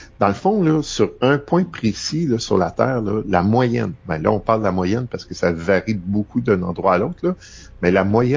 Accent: Quebec, Canada; moi je suis originaire de l'Estrie

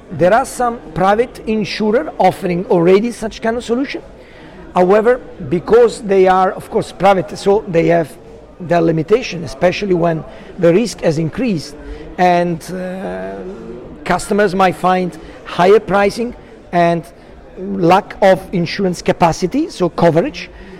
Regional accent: Rome, Lazio, Italy; I'm Italian, and I'm from Rome

